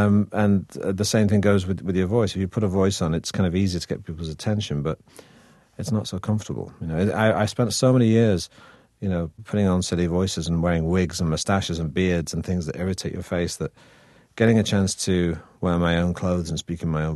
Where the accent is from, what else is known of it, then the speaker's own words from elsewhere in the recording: Manchester, North West England, United Kingdom; accent: northern; because, of course, I'm from Manchester, so I have a northern accent, a regional accent, which is what it was quite pronounced.